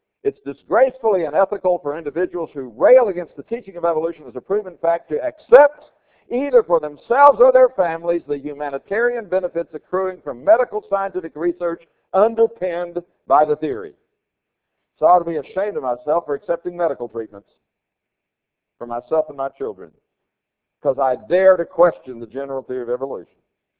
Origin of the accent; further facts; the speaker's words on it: Florida, United States; The recent controversy over the adoption of new standards for science in the state of Florida, my home state, brought about some pretty interesting conversations in the newspapers.